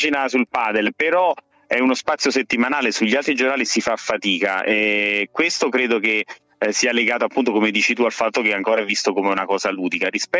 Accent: Battipaglia, Campania, Italy; avevo la squadra del mio paese che è Battipaglia ed era in A2

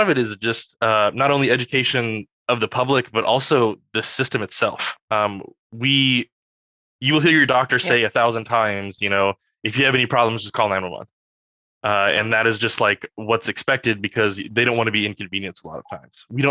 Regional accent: Chattanooga, Tennessee, United States; there was a big tornado that came through my hometown of Chattanooga, Tennessee.

